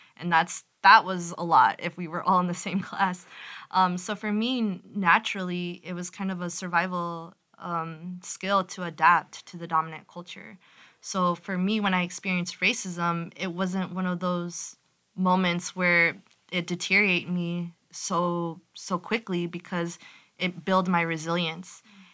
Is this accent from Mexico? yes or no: yes; Mexico; now in Moline, United States; we immigrated from Mexico to Moline, Illinois, because my grandfather … was employed there. And we have been here ever since. It is the place that I call home.